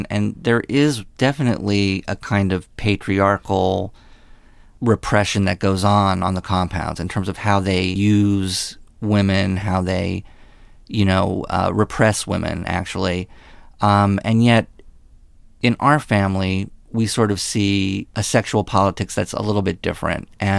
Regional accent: New Jersey, United States; also born or lived in New York; You know, whereas I'm from New Jersey, New York, and there's a lot of that kind of relationship talk and, you know, therapeutic talk.

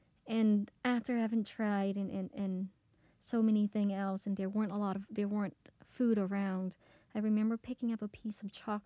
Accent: Phnom Penh, Cambodia; all of the social, civilized world that I grew up with in Phnom Penh, it was all banned.

